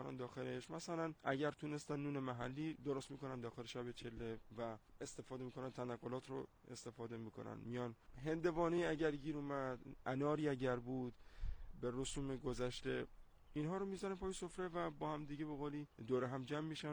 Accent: Bandar Abbas, Hormozgan, Iran; بندری هستم، بندر عباس.

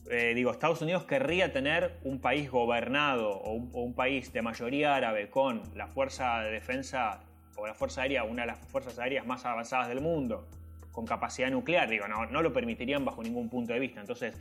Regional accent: Argentina; Nosotros como argentinos, por más que seamos descendientes de árabes

